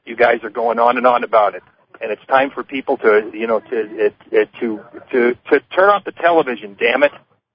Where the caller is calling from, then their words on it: Kapaa, Hawaii, United States; I'm calling from Hawaii.